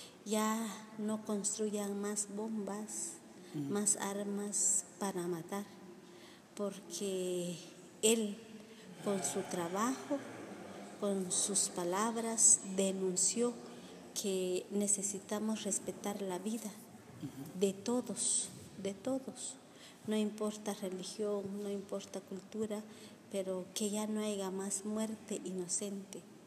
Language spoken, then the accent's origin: Spanish; Chimaltenango, Guatemala; Yo soy de Pachunchimaltenango, Guatemala.